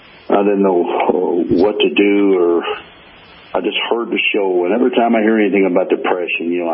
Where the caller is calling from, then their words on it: Louisville, Kentucky, United States; I was coming back from Wisconsin a week or so ago, and I caught you on a night on a station, because we can't get you here in Louisville, Kentucky.